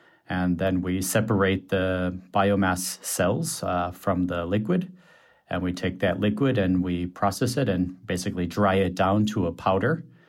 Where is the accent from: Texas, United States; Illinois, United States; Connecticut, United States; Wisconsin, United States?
Wisconsin, United States; to be able to produce this wonderful egg product back in my home state.